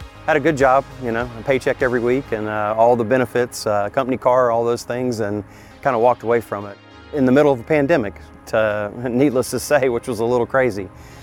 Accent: Atlanta, Georgia, United States; now in Statesboro, United States; I grew up in Atlanta and came to Georgia Southern back in 87 to go to school, and really fell in love with Georgia Southern, fell in love with Statesboro. Had grown up in the big city

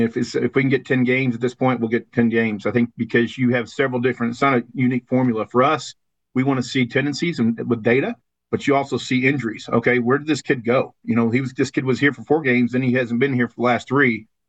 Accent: Kansas, United States; I grew up in Kansas, so this is easy.

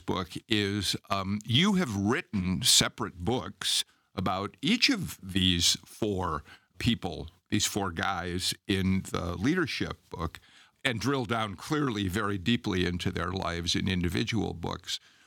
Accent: Chicago, Illinois, United States; now in Georgia, United States; I mean, I'm a Chicagoan, but I've been in Georgia for 35 years.

